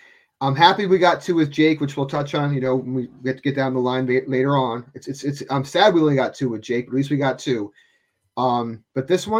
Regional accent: Pennsylvania, United States; when I was in high school, I grew up in Pennsylvania, like you know

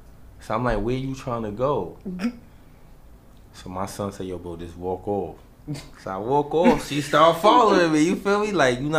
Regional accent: New York, United States; I'm from New York.

